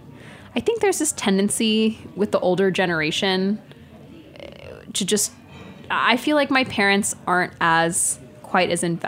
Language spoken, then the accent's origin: English; Texas, United States; didn't think about the fact that I was from Texas and that I could make political change.